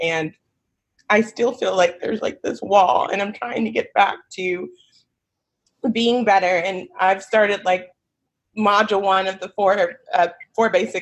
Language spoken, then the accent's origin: English; Nashville, Tennessee, United States; now in California, United States; because I moved to California from Nashville about 2 years ago. So I had never been away from, like, my hometown other than college.